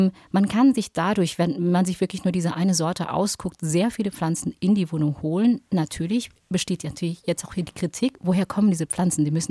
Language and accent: German; Indonesia; sogar in Indonesien, in meiner Heimat